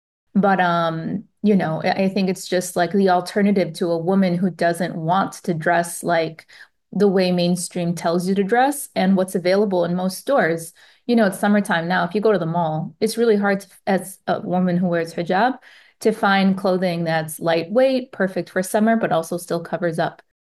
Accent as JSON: {"language": "English", "town": "Detroit", "region": "Michigan", "country": "United States", "said": "I'm from Detroit. And there's one thing we know how to do, it's hustle."}